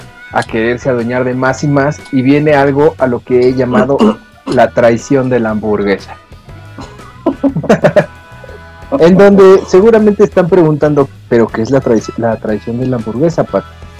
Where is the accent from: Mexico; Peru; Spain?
Mexico; Como buenos mexicanos, todos desconfiados, güey.